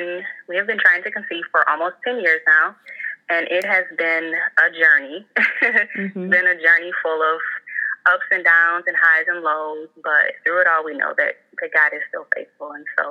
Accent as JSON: {"language": "English", "region": "Michigan", "country": "United States", "moved": "as an adult", "said": "So I am originally from Michigan. I just recently relocated to Arizona."}